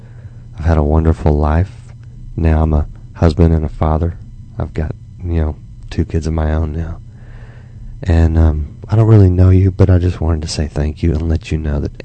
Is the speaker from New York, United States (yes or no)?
no; Dallas, Texas, United States; born there; So I went down to the courthouse in Dallas. I was born in Dallas.